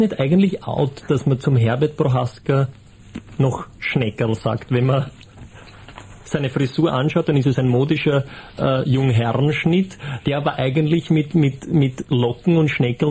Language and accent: German; Austria; was können wir als Österreicher davon lernen?